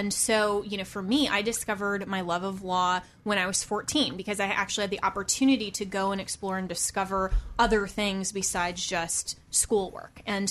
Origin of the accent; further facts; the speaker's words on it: Colorado, United States; I am an attorney from Colorado